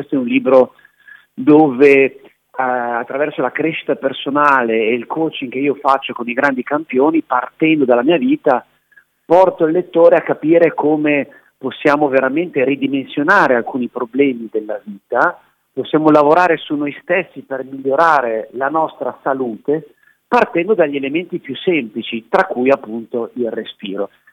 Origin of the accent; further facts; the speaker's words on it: Milan, Lombardy, Italy; born there; solo per il fatto che io sono nato a Milano